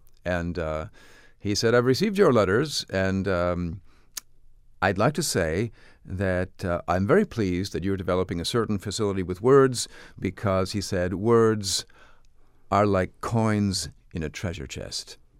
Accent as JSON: {"language": "English", "town": "San Francisco", "region": "California", "country": "United States", "tie": "born there", "said": "my heritage and my genealogy is almost completely Irish, but I was born in San Francisco"}